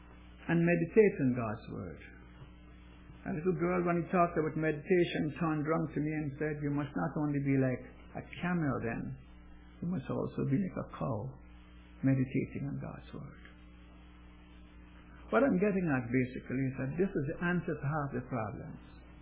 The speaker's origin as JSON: {"language": "English", "town": "Amsterdam", "region": "North Holland", "country": "Netherlands", "tie": "born or raised there", "moved": "as an adult", "said": "when I left my hometown, that in Amsterdam"}